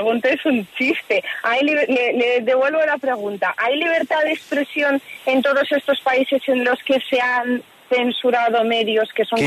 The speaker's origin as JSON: {"language": "Spanish", "country": "Spain", "said": "ha sido en mi país, que es España, duramente criticado"}